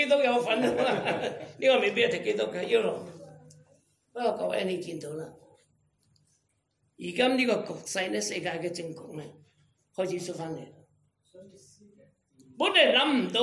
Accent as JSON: {"language": "Cantonese", "region": "Guangdong", "country": "China", "said": "山埃，我哋廣東人叫香港人叫山埃嘛"}